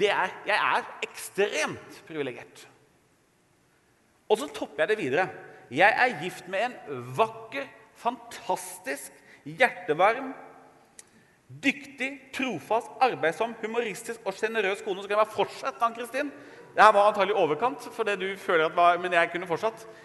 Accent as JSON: {"language": "Norwegian", "town": "Hamar", "region": "Innlandet", "country": "Norway", "tie": "born or raised there", "said": "jeg vokste jo opp med, i Brumdalen Hamar"}